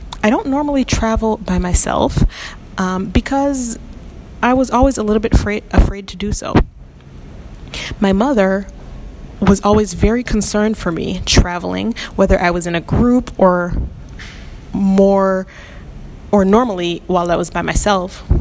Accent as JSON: {"language": "English", "region": "Illinois", "country": "United States", "tie": "born or raised there", "said": "places that were really close to my home state, Illinois"}